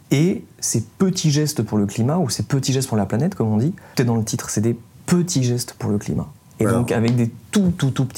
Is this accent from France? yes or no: yes; south-east France, France; je viens du sud-est de la France, qui est en cata, effectivement, dans une petite ville où il y a beaucoup, beaucoup d'inondations toutes les dernières années. Et c'est des territoires historiquement très à droite.